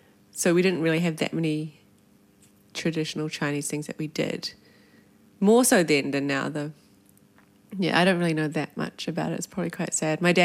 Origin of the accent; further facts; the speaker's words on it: New Zealand; I tell people I'm from New Zealand, but immediately follow it up with my grandparents are from China